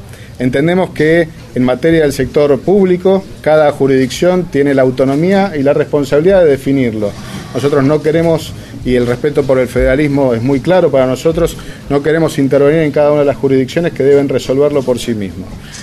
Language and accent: Spanish; Argentina; Nosotros tenemos que pensar como argentinos